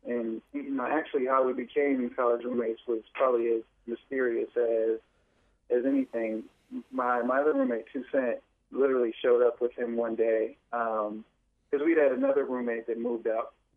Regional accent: Washington, District of Columbia, United States; I mean, I'm from the District of Columbia, you know, right down the 95 from here.

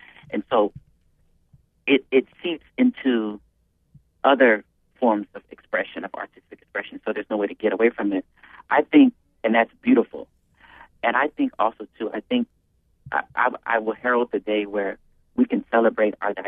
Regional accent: Oakland, California, United States; also born or lived in Berkeley; And it will open in my hometown in Berkeley, which is close to Oakland, where I'm from.

